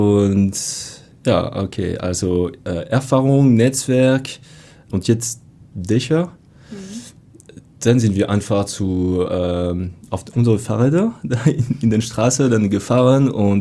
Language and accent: German; France; accent: French; German is a second language; ich komme mit meinem französischen Akzent und stelle diese Frage, hey, habt ihr Lust, Bienen auf eurem Dach zu haben?